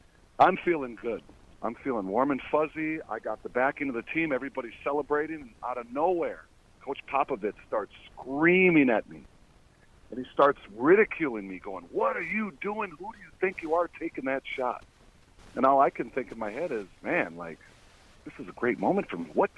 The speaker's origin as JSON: {"language": "English", "town": "Minneapolis", "region": "Minnesota", "country": "United States", "tie": "born or raised there", "said": "Yeah, I mean, I grew up in Minneapolis too."}